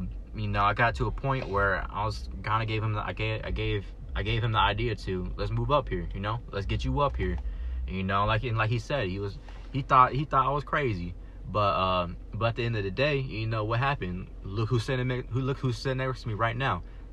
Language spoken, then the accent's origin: English; Texas, United States; also born or lived in Georgia; now in Alaska, United States; I grew up down in the South. I grew up in Texas, you know, Texas, Georgia, that area. That's where I'm from.